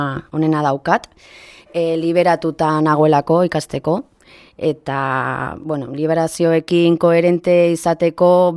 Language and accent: Basque; Soria, Castile and León, Spain; also born or lived in Zaragoza, Spain / Bilbao, Spain; now in Zumarraga, Spain; Soriakoa naiz, bueno, Soriakoa ez ezik, Zaragozakoa ere banaiz, Zaragozan 20 urte bizizan nintzen eta asko dira, bai.